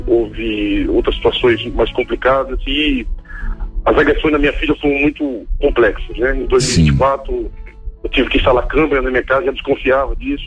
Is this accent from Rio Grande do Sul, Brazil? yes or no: no; Recife, Pernambuco, Brazil; now in Brasília, Brazil; minha mãe é de Recife, eu sou de Recife também, mas estou em Brasília, tá, nesse momento